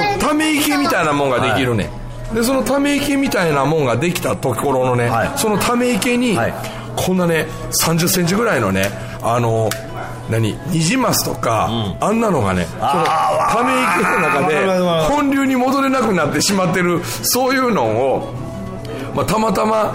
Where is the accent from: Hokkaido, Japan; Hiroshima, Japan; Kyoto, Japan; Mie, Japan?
Mie, Japan; Miyagawa; 僕の実家のその宮川村の大杉田にもね